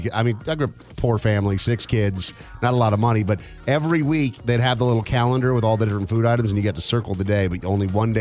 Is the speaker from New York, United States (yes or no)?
no; Minnesota, United States; See, I grew up in Minnesota. We didn't have, I guess, Mexican. We just had pizza day, and it was always in a square.